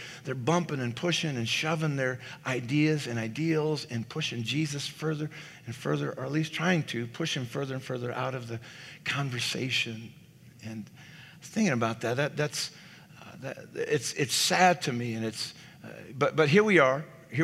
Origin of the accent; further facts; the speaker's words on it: Sunland, California, United States; I grew up in Southern California, in, to be specific, Sunland, California, the motherland.